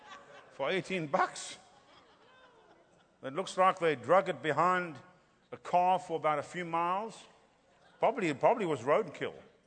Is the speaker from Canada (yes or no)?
no; South Africa; now in United States; See, so we come from South Africa with all that stuff going on. Then we get thrown here into America